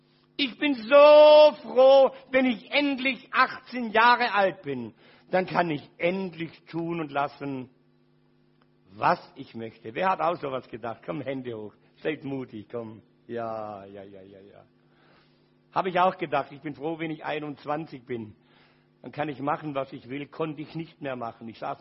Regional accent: Ulm, Baden-Württemberg, Germany; born there; Ihr Lieben, ich bin geboren in Ulm.

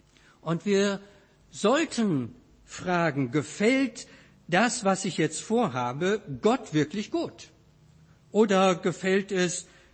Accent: Wiedenest, North Rhine-Westphalia, Germany; Nun bin ich selber in Wiedenest aufgewachsen

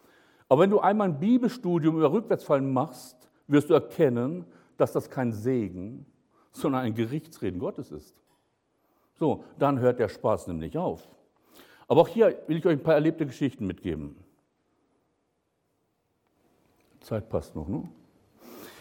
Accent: Northern Germany, Germany; Bei uns im Norden, wo ich herkomme, gab es mal eine Prophetenschule.

